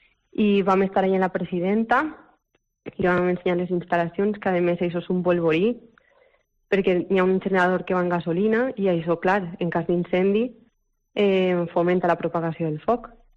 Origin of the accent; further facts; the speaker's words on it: Valencian Community, Spain; No és perquè sigui el meu poble, però jo crec que és de visita obligatòria dels pobles de l'interior de Castelló.